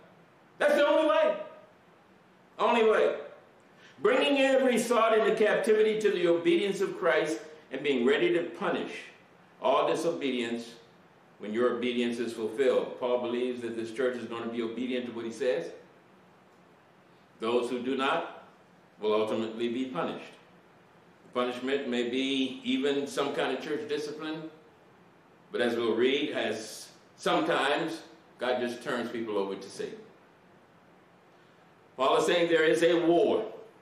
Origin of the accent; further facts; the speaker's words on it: Indianapolis, Indiana, United States; hailing from my birthplace, my hometown birthplace of Indiana, Indianapolis, where my wife is now.